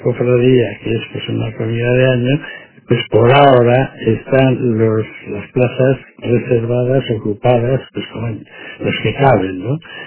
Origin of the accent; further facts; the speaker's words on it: Llodio, Basque Country, Spain; Yo nací en Llodio, me eduqué mis primeras letras en Llodio también, a las monjas y los frailes, etcétera.